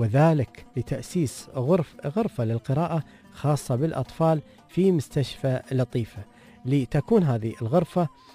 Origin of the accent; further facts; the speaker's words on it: United Arab Emirates; عندنا في الإمارات يسمونها الخراريف،